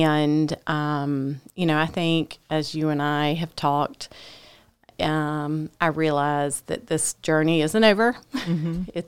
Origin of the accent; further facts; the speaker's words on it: Atlanta, Georgia, United States; born there; now in Augusta, United States; I was born in Atlanta and then went off to college and came to Augusta for medical school. And I've been here ever since, so for 30 years.